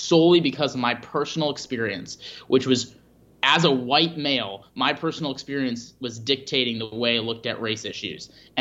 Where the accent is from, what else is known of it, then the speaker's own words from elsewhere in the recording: Appleton, Wisconsin, United States; I grew up in Appleton, Wisconsin, which is a, you know, mid-sized city in northeast Wisconsin near Green Bay.